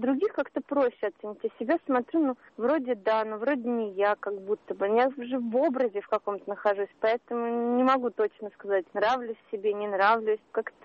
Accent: Moscow, Russia; Потому что я, ну, может, москвичка, поэтому мне не интересно все это.

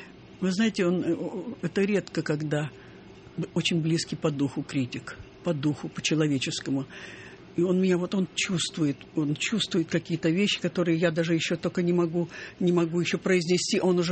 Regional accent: Kharkiv, Kharkiv Oblast, Ukraine; Ну как это так? Я же из Харькова.

